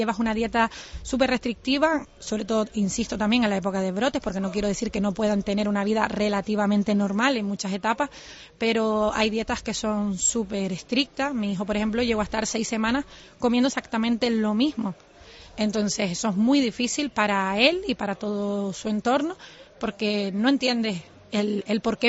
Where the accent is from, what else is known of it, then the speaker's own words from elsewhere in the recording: Spain; Español, bueno, somos españoles